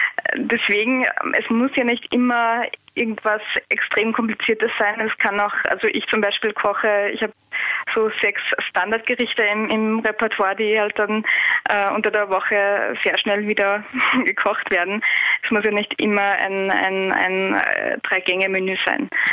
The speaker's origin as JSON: {"language": "German", "country": "Austria", "said": "wie man es bei uns in Österreich sagt"}